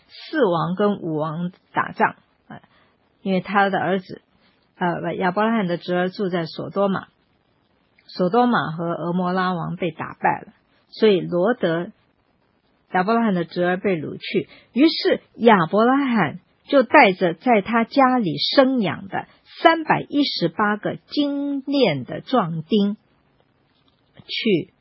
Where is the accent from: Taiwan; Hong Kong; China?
Taiwan; 这个预言我们从小在台湾我们就是我们的读